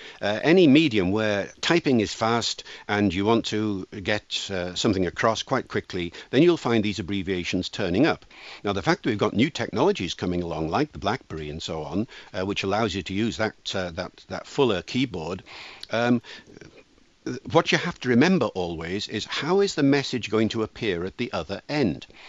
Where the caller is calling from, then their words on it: Wales, United Kingdom; That's, seeing as I'm speaking from Wales, I appreciate that.